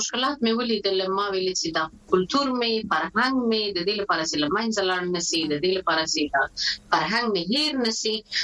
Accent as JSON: {"language": "Pashto", "region": "Maidan Wardak", "country": "Afghanistan", "said": "زه د افغانستان یم، خو په دې په میدان وردګ ولایت یم، او کلمې افغاني دي، نو ټول کلی افغاني دي."}